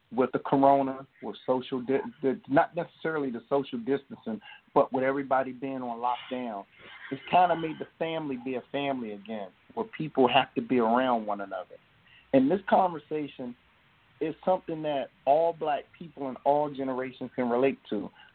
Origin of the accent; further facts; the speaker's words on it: Washington, District of Columbia, United States; I'm from Washington, D.C., and D.C. was violent when we grew up there. It was called the murder capital.